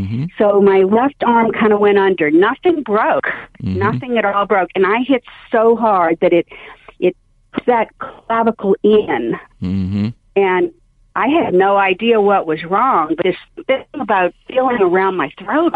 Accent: New Orleans, Louisiana, United States; I grew up in New Orleans.

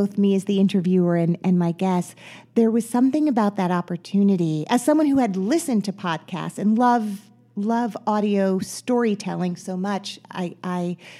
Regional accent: Teaneck, New Jersey, United States; I grew up in Teaneck, New Jersey.

